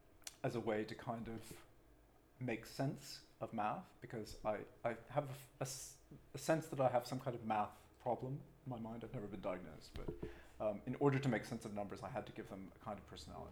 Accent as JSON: {"language": "English", "country": "United States", "lives_now": "United Kingdom", "said": "I'm an American novelist who happens to be based here."}